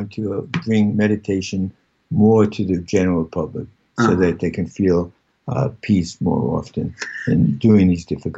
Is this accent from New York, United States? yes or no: yes; Long Beach, New York, United States; Well, I grew up in Long Beach. It wasn't such a hood. It was the 3 mile island and a half mile wide off of Long Beach.